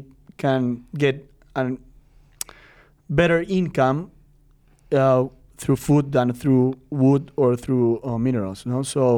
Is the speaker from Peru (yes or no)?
yes; Lima, Peru; I'm from Lima. I was born in Lima and raised in Lima.